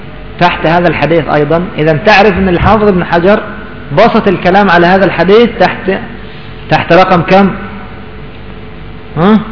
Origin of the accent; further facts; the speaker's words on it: Cairo, Cairo Governorate, Egypt; عندنا في القاهرة